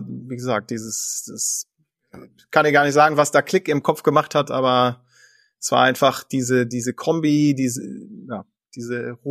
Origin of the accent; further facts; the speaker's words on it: Luxembourg; oder ich bin ja ein Luxemburger und bin in Luxemburg groß geworden